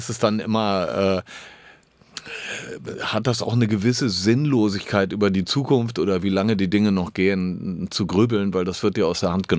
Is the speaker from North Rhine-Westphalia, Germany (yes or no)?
yes; Düsseldorf, North Rhine-Westphalia, Germany; Aber was deutsche Städte angeht, war mir immer klar, dass Düsseldorf meine Heimat ist.